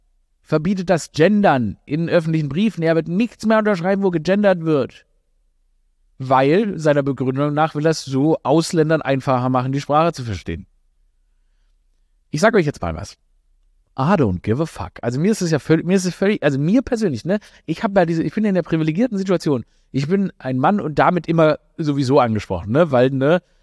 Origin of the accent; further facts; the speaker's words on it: Stuttgart, Baden-Württemberg, Germany; born there; in Stuttgart, da gibt's so einen Boulevardbürgermeister. Das ist ja meine Geburtsstadt.